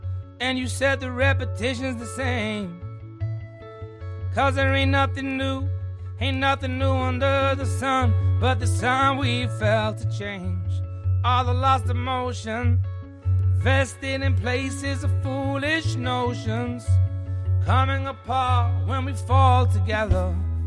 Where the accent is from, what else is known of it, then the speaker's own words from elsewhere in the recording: London, United Kingdom; I love playing a London show as well. London show's always great. It's my hometown.